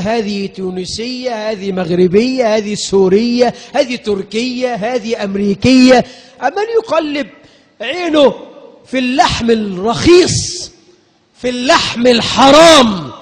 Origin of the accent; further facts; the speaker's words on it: Egypt; اجعل بلدنا مصر خير البلاد